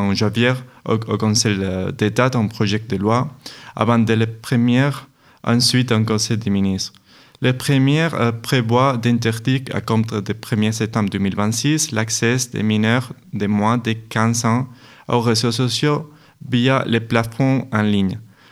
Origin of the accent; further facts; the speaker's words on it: Spain; je viens d'Espagne.